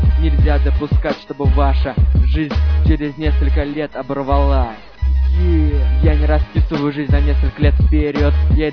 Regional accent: Penza, Penza Oblast, Russia; Каким будет мой родной город Пенза, и что будет с командой?

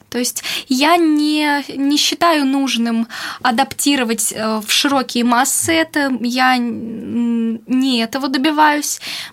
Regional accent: Yegoryevsk, Moscow Oblast, Russia; в Егорьевске, это город, откуда я родом, Московская область.

